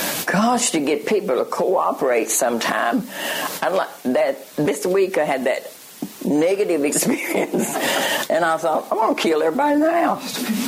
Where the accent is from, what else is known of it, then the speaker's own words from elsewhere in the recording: Tennessee, United States; I'm from East Tennessee. I don't worry about it. It's not a problem, you know. We talk like we talk.